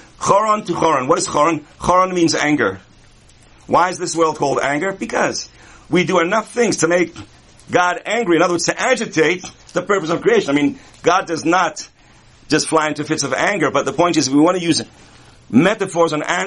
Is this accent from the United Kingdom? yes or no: yes; London, United Kingdom; I was born and raised in London, which means that life was about bricks and streets and interesting expressions as people lined up for the bus stop.